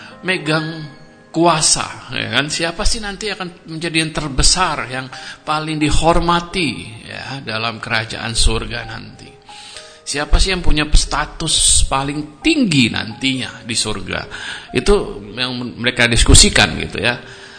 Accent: Jakarta, Indonesia; saya dari Jakarta.

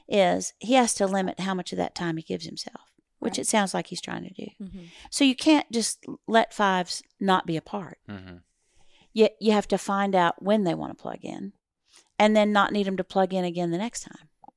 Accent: Texas, United States; we're from Texas, right?

